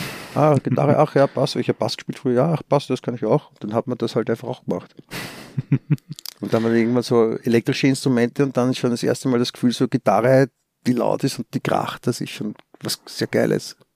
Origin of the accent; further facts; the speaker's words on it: Vienna, Austria; also born or lived in Stuttgart, Germany; Ich bin in Wien aufgewachsen, ja. Ich bin Passdeutscher, yeah. In Deutschland geboren. Habe den deutschen Pass noch immer.